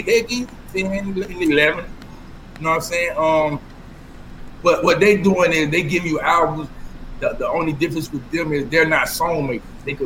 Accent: New York, United States; because I'm a nigga from New York

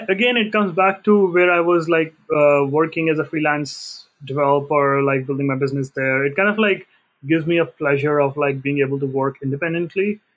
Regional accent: India; accent: Indian English; even my accent was pretty strong. Like, Indian English accent, had a hard time communicating.

